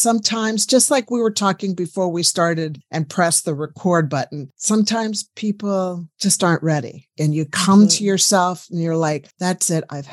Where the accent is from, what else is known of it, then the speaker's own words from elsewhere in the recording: Colorado, United States; now in New Zealand; which I'm from Colorado. I did all my medical training